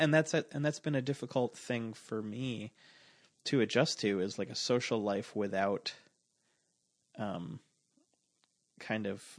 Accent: New York, United States; I grew up on Long Island and my family's there.

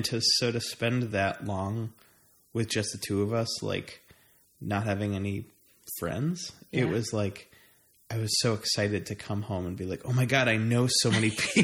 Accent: New York, United States; I'm from Long Island.

